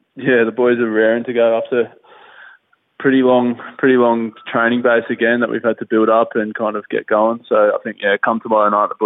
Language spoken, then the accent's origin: English; Sydney, New South Wales, Australia; because I'm from Sydney anyway